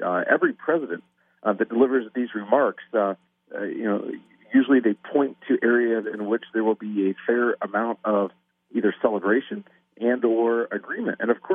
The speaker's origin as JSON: {"language": "English", "region": "Midwest", "country": "United States", "said": "Iowa is a Midwestern state, and I'm from the Midwest as well."}